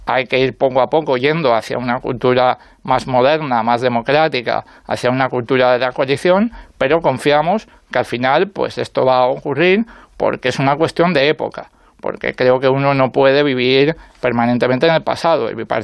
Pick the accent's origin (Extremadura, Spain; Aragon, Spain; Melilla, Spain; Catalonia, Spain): Aragon, Spain; incluso a lo mejor en Aragón, donde también las negociaciones son complejas, en mi tierra